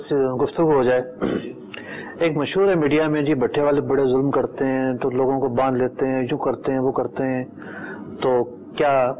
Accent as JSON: {"language": "Urdu", "town": "Karachi", "region": "Sindh", "country": "Pakistan", "tie": "born or raised there", "said": "اگر میں سندھ میں پلا بڑا نہ ہوتا تو مجھے سمجھ میں نہ آتی, کیونکہ کراچی جیسے شہر میں تو جو ہے وہ اینٹوں کا دور ہی نہیں ہے"}